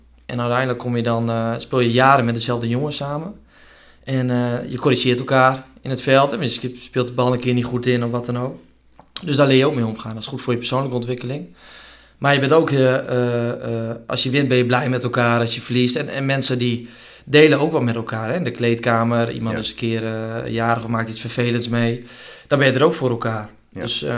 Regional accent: Leek, Groningen, Netherlands; Ja, ik ben dus … 32 jaar, geboren en getogen in Leek. Nu dus inderdaad woonachtig in Oost-Indië.

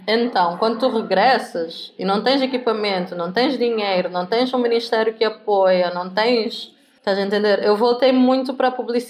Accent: Praia, Cape Verde; also born or lived in São Vicente / Lisbon; Eu sou de São Vicente, a ilha da … mas cresci assim um pouco aqui e ali entre a cidade da Praia, a capital onde eu vivo agora, e também Lisboa, porque a minha mãe ia estudar, levava-me, depois mudava de trabalho, mudava de cidade

